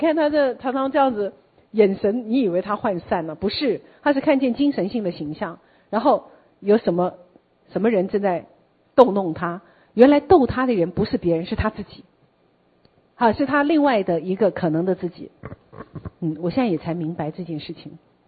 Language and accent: Chinese; Taiwan; 我们台湾人会有一个话说什么